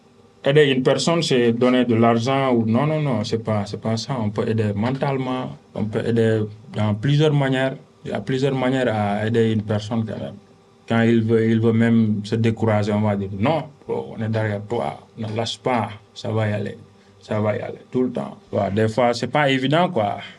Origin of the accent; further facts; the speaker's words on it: Mali; first language Bambara; Aounitché, vous dites merci, c'est en Bambara, c'est ma langue maternelle.